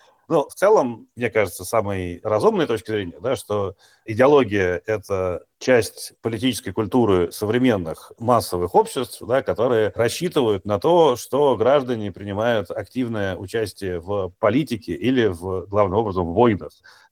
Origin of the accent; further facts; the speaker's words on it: Moscow, Russia; Я вырос в Кузьминках, очень рядом с кинотеатром «Высота»